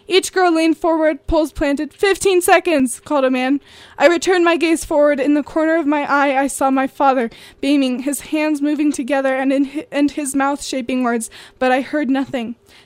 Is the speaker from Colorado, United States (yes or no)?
yes; Colorado, United States; I grew up in Colorado with some of the most adventurous parents, and believe me, I had spent my childhood alpine skiing.